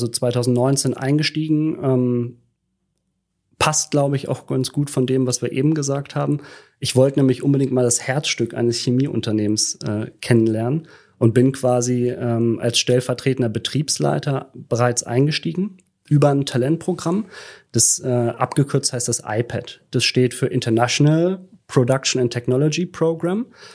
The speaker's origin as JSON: {"language": "German", "region": "Lower Saxony", "country": "Germany", "lives_now": "Hamburg, Germany", "said": "ich komme wirklich aus Südniedersachsen, kleines Dorf, ne, bin dann irgendwann nach Hamburg gezogen."}